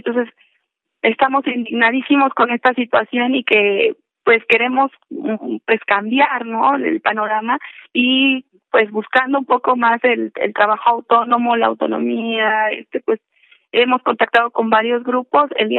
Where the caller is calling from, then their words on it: Izúcar de Matamoros, Puebla, Mexico; de Izúcar de Matamoros, es un municipio de Puebla.